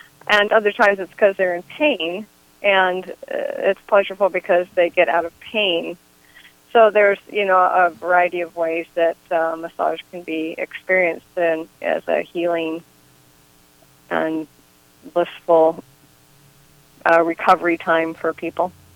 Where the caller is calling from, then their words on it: Ukiah, California, United States; I'm from Ukiah.